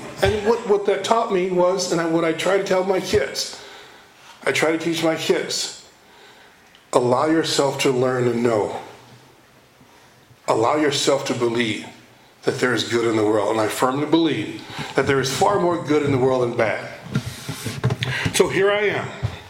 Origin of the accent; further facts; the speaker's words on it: Fort Pierce, Florida, United States; And I arrived in Fort Pierce, my hometown, back there at, it was 12:21, Sunday afternoon.